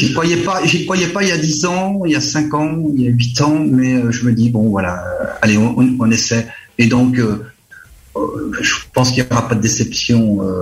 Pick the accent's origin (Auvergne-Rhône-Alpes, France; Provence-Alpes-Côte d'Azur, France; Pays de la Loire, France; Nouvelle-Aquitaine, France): Nouvelle-Aquitaine, France; Angoulême; Je suis né à Angoulême, j'ai été élevé à Vendel.